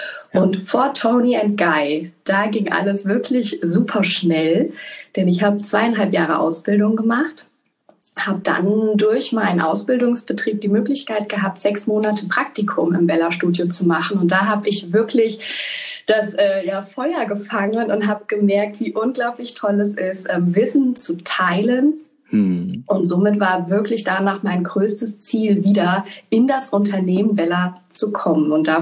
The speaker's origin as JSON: {"language": "German", "town": "Mainz", "region": "Rhineland-Palatinate", "country": "Germany", "tie": "born there", "said": "Also ich komme gebürtig aus Mainz"}